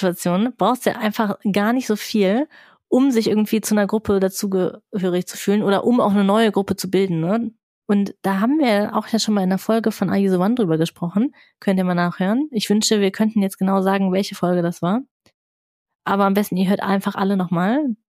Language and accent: German; Germany; now in Netherlands; ich bin auch Deutsche.